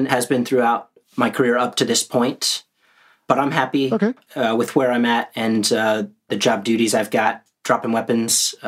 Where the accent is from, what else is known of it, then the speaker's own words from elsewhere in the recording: Wichita, Kansas, United States; So I'm from Kansas, born and raised in Wichita.